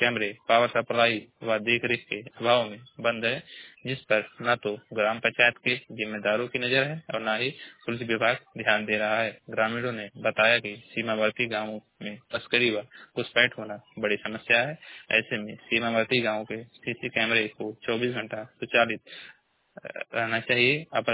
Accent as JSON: {"language": "Hindi", "town": "Maharajganj", "region": "Uttar Pradesh", "country": "India", "said": "मैं जिला महाराजगंज का निवासी हूँ।"}